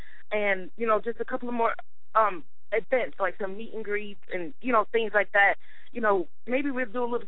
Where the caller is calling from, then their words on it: Atlanta, Georgia, United States; I'm calling from Atlanta, GA.